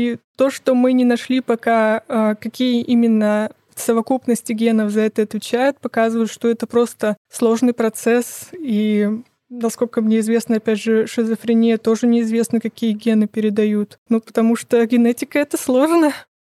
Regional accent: Cherepovets, Vologda Oblast, Russia; now in Saint Petersburg, Russia; Я сама, например, родом из Череповца, И мне кажется, что если бы я не переехала в Питер и осталась там

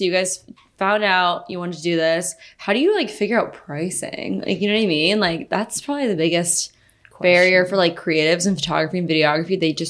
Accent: Nebraska, United States; I'm from Nebraska.

